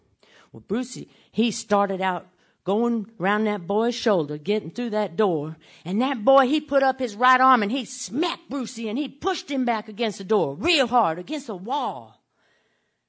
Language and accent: English; Memphis, Tennessee, United States; And I opened my mouth, and I said, "Hi, y'all … I'm from Memphis, Tennessee."